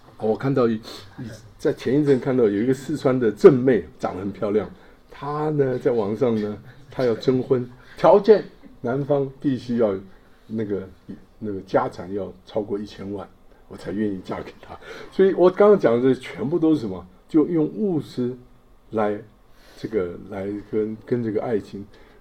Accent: Taiwan; 因为我是台湾来的。我们台湾来是没有讲到这个彩礼啊，是没有这些东西的。

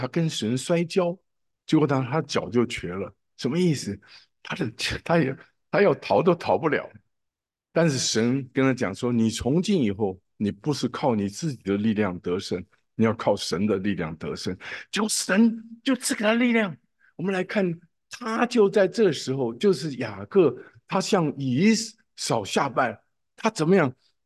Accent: China; 我们中国人有一句话讲做"莫齿难忘"

